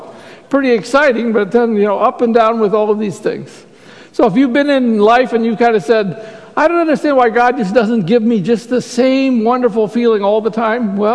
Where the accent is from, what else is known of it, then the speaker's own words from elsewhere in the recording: Ohio, United States; now in Long Island, United States; So when I was a child, I grew up in Ohio, and boy, did we have storms out there.